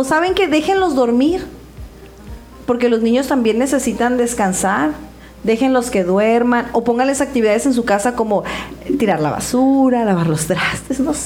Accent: Tijuana, Baja California, Mexico; las personas que somos de aquí de Tijuana

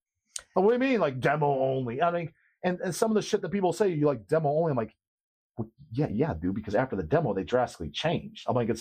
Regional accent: Medina, Ohio, United States; also born or lived in Cleveland; I grew up in Medina. Well, I was born in Cleveland, but we moved out in Medina.

